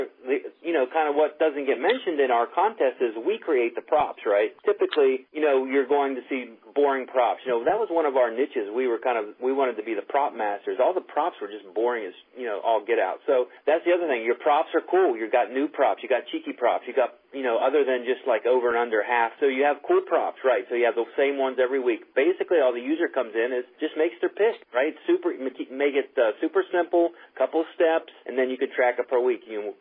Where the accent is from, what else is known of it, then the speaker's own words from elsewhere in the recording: West Virginia, United States; We used to do West Virginia Mountaineer basketball games because we're from West Virginia.